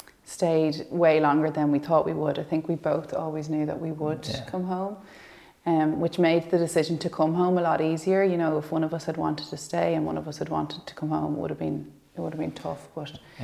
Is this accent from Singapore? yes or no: no; Dublin, Leinster, Ireland; Yeah, I'm from Dublin, yeah.